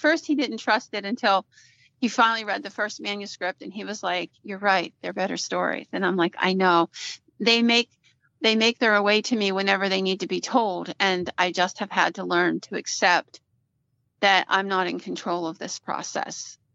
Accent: Philadelphia, Pennsylvania, United States; I grew up in Philadelphia.

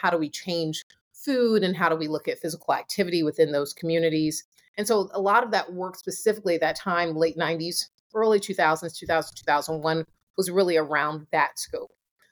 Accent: Atlanta, Georgia, United States; now in Boston, United States; Atlanta, which is my hometown, it's obviously not where I live. I'm in Boston now.

